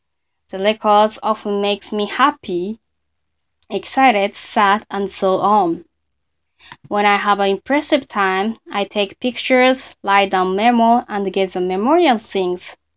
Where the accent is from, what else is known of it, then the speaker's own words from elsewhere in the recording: Tokyo, Japan; also born or lived in Fukushima; I was born and raised in Tokyo, so I was very anxious with new town and new school.